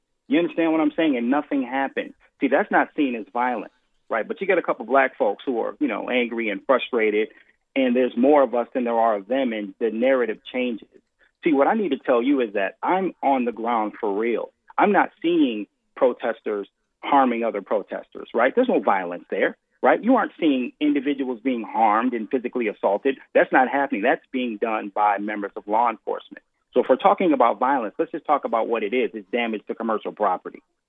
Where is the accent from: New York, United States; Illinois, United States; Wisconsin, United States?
Illinois, United States; Rockford; If I'm walking down the street right now in my hometown of Rockford, Illinois, right?